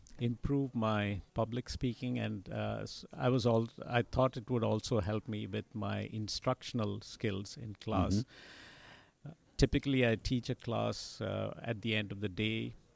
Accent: Mumbai, Maharashtra, India; As a child, I grew up in Bombay

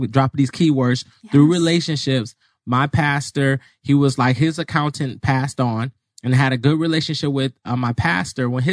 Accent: Michigan, United States; also born or lived in Chicago; now in Arizona, United States; I'm not. I was born in Chicago, grew up in Michigan. Then I came here to Arizona.

